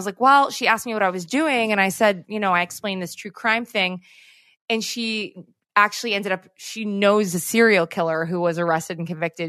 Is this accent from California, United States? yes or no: yes; California, United States; They called us because we're from California and the numbers, and we don't have it under control.